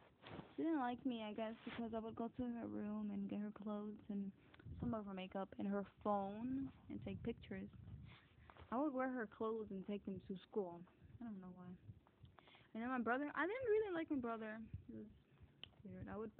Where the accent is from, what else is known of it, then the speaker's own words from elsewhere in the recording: Houston, Texas, United States; I grew up in Town Park and in Bissonnette and Fonchon.